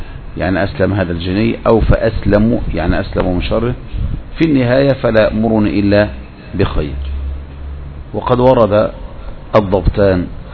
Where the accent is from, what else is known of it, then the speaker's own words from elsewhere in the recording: Egypt; عندنا في مصر